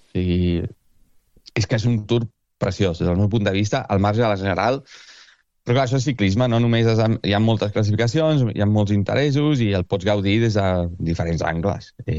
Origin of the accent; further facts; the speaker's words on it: Argentina; Clar, jo he crescut a l'Argentina